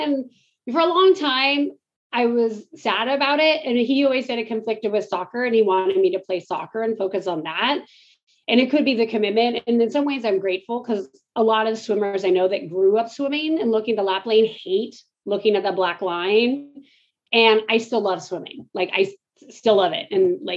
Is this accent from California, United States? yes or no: yes; El Dorado Hills, California, United States; I was born here in El Dorado Hills.